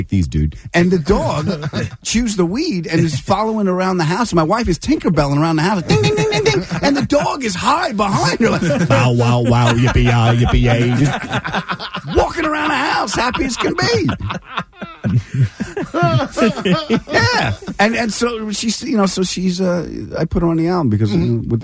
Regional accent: Long Island, New York, United States; Well, I grew up on Long Island, so I grew up in the suburbs

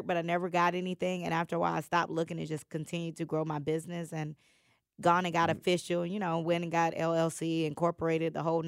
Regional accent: Charleston, South Carolina, United States; also born or lived in Atlanta; Charleston, South Carolina. That's where I grew up. I was born here in Atlanta, though.

